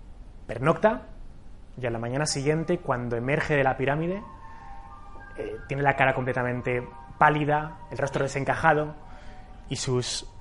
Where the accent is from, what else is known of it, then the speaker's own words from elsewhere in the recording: Zaragoza, Aragon, Spain; Bueno, yo soy de Zaragoza, soy muy cabezón